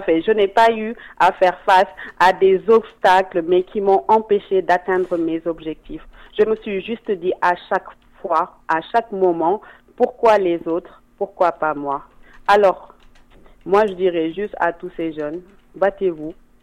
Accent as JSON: {"language": "French", "country": "Senegal", "said": "Moi, je suis sénégalaise d'origine, pure souche, et voilà."}